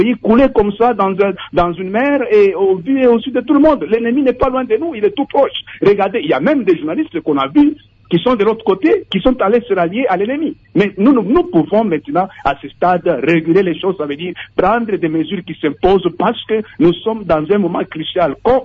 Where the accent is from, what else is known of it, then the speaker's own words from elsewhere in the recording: DR Congo; en tant que Congolais patriotes